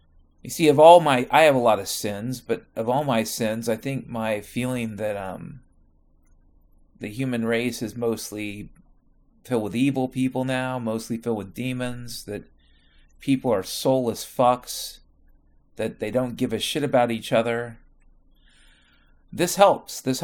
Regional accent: Washington, United States; But ultimately, yeah, I grew up in Washington State, and I got these weird backwards notions of what it once was and what it is becoming.

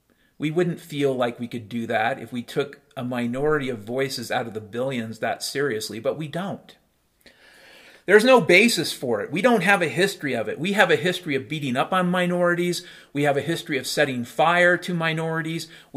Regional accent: Ireland; I'm Irish, I guess

